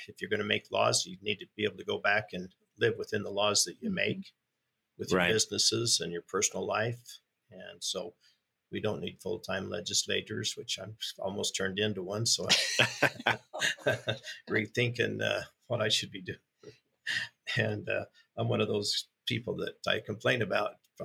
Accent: Orangeville, Utah, United States; So I moved back to my hometown of Orangeville and started an electric motor repair business in 1976.

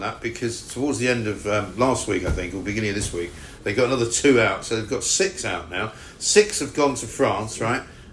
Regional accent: Scotland, United Kingdom; I'm Scottish, but I'm certainly British.

